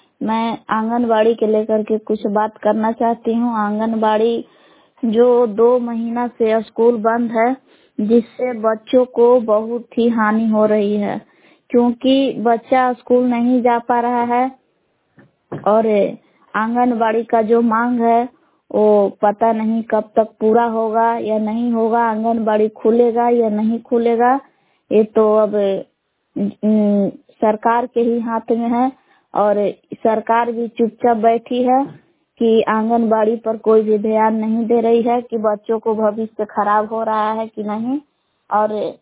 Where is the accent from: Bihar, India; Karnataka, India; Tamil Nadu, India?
Bihar, India; Belaon; दिग्राम बेलाव जिला कैमूर भभुआ के निवासी हूँ।